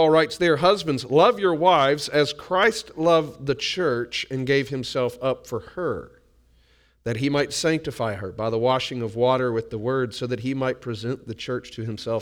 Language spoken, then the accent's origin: English; Southern United States, United States; Not because I'm a Southerner saying pillow talk